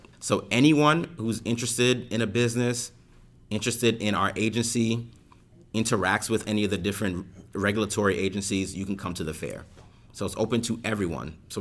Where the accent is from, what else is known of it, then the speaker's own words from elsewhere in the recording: New York City, New York, United States; And for me, growing up in New York City, what made New York City special was our local businesses